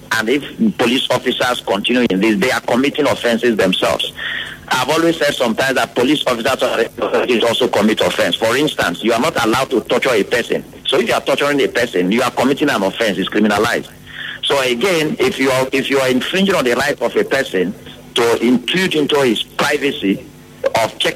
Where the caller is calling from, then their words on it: Port Harcourt, Rivers, Nigeria; I'm calling from Port Harcourt.